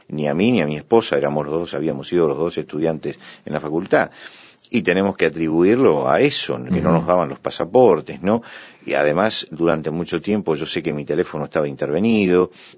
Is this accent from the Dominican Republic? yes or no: no; Argentina; vos sabés que yo soy argentino